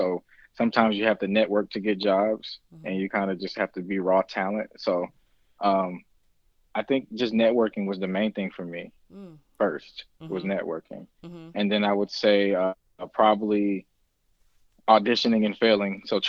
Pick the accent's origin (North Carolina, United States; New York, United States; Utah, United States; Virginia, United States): North Carolina, United States; Winston-Salem; also born or lived in Baltimore / Atlanta; Well, I'm from originally from Winston-Salem, North Carolina, and I spent some time in Baltimore, Maryland, and also in Atlanta.